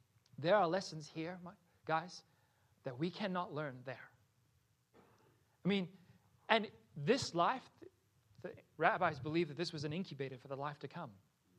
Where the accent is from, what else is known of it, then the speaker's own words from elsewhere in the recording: Northeast, United States; God knows we're from the Northeast. People just have a lot to say.